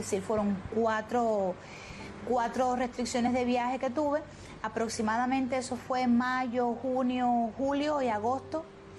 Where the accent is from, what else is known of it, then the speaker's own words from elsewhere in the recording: Cuba; como tantos cubanos han hecho. Pero nosotros vivimos aquí